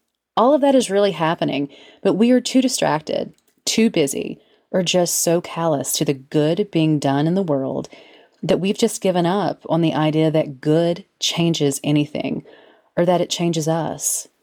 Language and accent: English; Beckley, West Virginia, United States; I grew up in Beckley, West Virginia, home to the Woodrow Wilson Flying Eagles